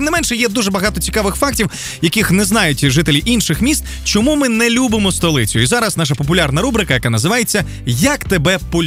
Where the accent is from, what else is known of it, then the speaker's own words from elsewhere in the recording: Uman, Cherkasy Oblast, Ukraine; now in Kyiv, Ukraine; ми всі втрьох не кияни. Я із Умані, Оля із Кривого Рогу, да, ти із Нарви, з Естонії. Тим не менше, ми живемо в столиці.